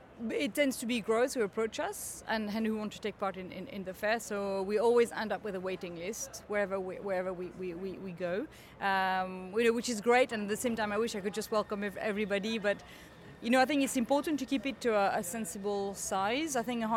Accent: London, United Kingdom; born there; yes, we are coming over from Europe. We were born in London

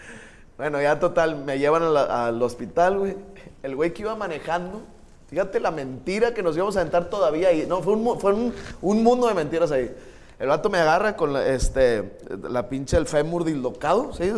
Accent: Santiago, Nuevo León, Mexico; Y nosotros somos de Santiago, pues, estábamos en Monterrey.

